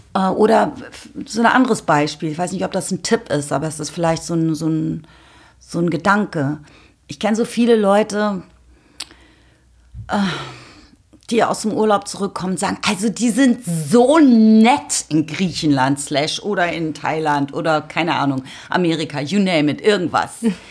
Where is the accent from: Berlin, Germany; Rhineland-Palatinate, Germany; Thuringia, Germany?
Berlin, Germany; gerade in Berlin seiend, was meine Heimat ist